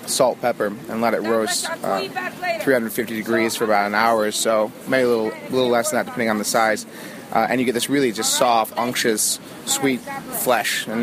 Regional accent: Colorado, United States; I'm from Colorado. I'm very proud. We just happen to be at the right elevation and have the right terroir for it.

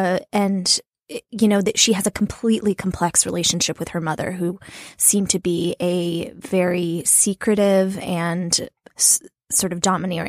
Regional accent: New Mexico, United States; I mean, I'm from New Mexico

